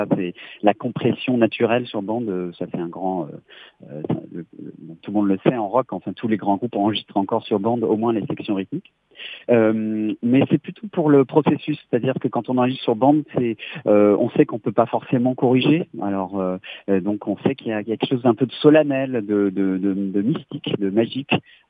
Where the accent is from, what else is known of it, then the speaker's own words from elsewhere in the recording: France; Mais j'ai grandi en France et donc je suis beaucoup allé aux États-Unis avant le Covid en fait.